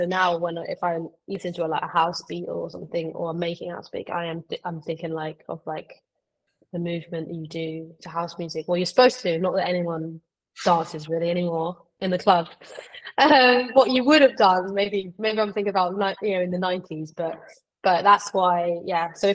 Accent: South East England, United Kingdom; moved away as an adult; because I was from parent towns near Portsmouth, so it was like uni towns

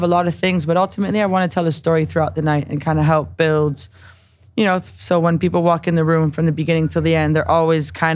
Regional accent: New York City, New York, United States; This is like, you know, as a young kid growing up in New York City and like going to Madison Square Garden for gigs or for actually sports games.

